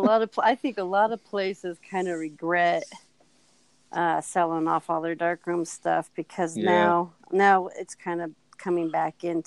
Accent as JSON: {"language": "English", "region": "Iowa", "country": "United States", "tie": "born or raised there", "said": "I'm from the Midwest actually. That's in Iowa, farm country. I grew up painting and drawing and doing all that."}